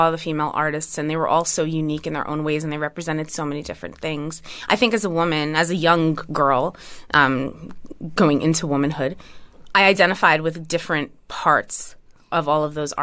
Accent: New Jersey, United States; Yeah, I would have to credit … for that, since we're both from Jersey.

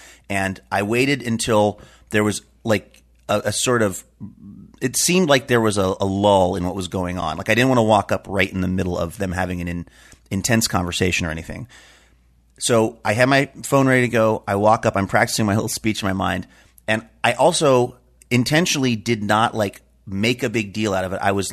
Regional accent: Seattle, Washington, United States; So I said, I'm from Seattle.

